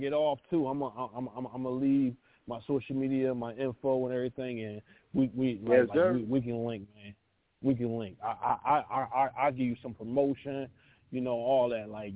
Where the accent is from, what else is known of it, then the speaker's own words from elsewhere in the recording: Philadelphia, Pennsylvania, United States; now in Trenton, United States; I was born and raised in Philly, North Philly, Philadelphia, Pennsylvania. You know, and now I'm living in New Jersey, Trenton, New Jersey.